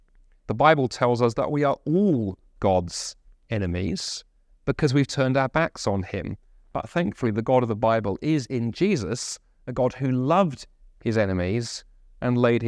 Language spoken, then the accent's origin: English; London, United Kingdom; I talk about growing up in London, very diverse. London, one of the most diverse cities in the world.